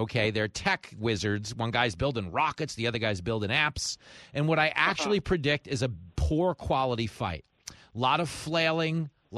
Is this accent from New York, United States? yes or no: yes; New York, United States; Because I grew up in Nassau County.